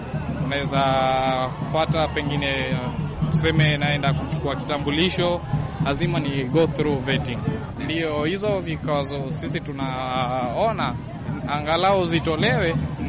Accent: Nairobi, Kenya; ni mnubi, natoka Kibera, Nairobi.

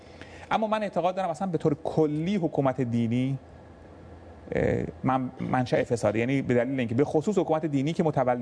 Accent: Iran; من هم به عنوان یک ایرانی در کنار میلیون‌ها ایرانی به این ایستادگیشون افتخار می‌کنم

